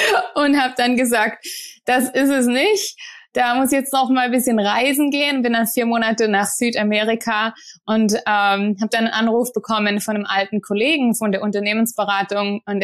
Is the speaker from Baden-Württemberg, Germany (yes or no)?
yes; Ostfildern, Baden-Württemberg, Germany; Ja, ich komme aus Ostfildern in der Nähe von Stuttgart und da bin ich aufgewachsen und habe dann dort auch in Tübingen studiert.